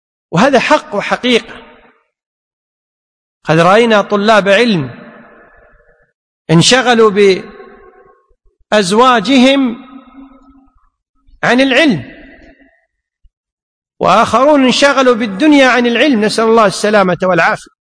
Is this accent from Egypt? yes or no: no; Kuwait; لكن في العرف عندنا بالكويت يقولون هذا عريس وهذا عروس وهذه عروس